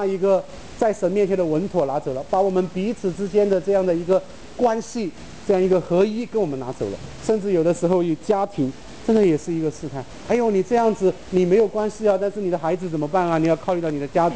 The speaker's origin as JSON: {"language": "Chinese", "country": "China", "said": "这个我们中国人肯定是觉得这个你不用道歉的"}